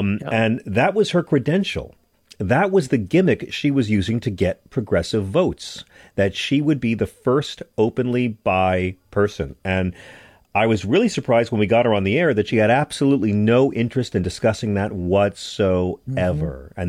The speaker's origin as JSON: {"language": "English", "town": "Greenwich Village", "region": "New York", "country": "United States", "tie": "born or raised there", "said": "I know. I come from Greenwich Village. I grew up. I sat at their heels and learned."}